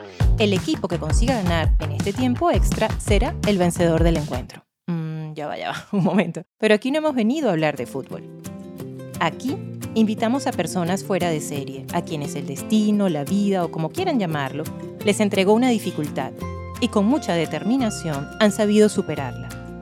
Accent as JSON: {"language": "Spanish", "town": "Valencia", "region": "Carabobo", "country": "Venezuela", "tie": "born or raised there", "said": "Ella se conecta desde mi ciudad natal, así es, ella está en Valencia, Venezuela"}